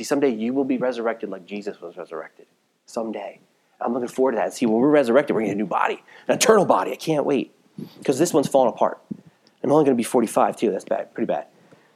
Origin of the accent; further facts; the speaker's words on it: Gilbertsville, United States; I was raised most in Gilbertsville my whole life.